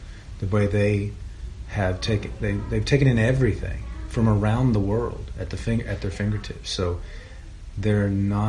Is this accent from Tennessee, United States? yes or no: yes; Loretto, Tennessee, United States; now in Tuscumbia, United States; I was born here in Tuscumbia, Alabama, at Helen Keller. But about the time I got to grade school, I moved up to Loretta, Tennessee, which is about, 25 minutes north of here, just across the state line.